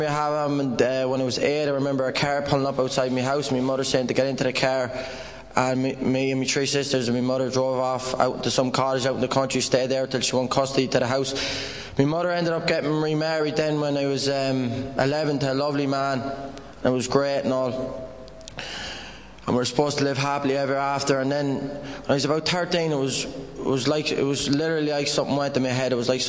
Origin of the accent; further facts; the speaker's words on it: Sligo, Connacht, Ireland; I grew up in Sligo. I grew up in the roughest part of Sligo, and growing up, I grew up with my mother and my 3 sisters and my father.